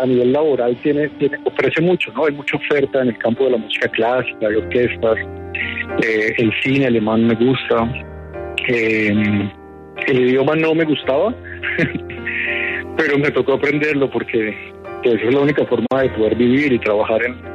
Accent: Colombia; por más que aquí uno esté adaptado, y ya llevo 9 años pasados, yo soy colombiano y eso está claro

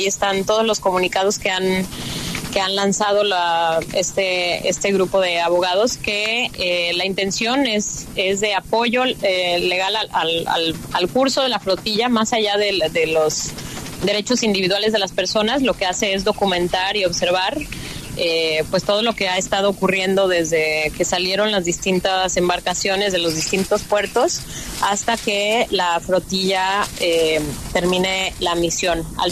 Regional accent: Mexico; y yo que soy mexicana, soy no abogada

